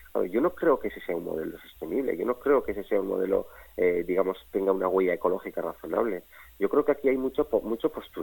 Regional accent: Basque Country, Spain; no sé si de que no somos suficientemente vascos para él

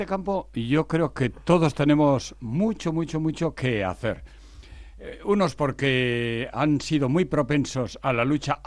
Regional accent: Basque Country, Spain; first language Spanish; Yo soy, vamos a decir, erdaldún de nacimiento y mi lengua madre ha sido el castellano, y cuando vienes aquí se habla y se posiciona uno muy, muy, muy fuertemente por el euskera.

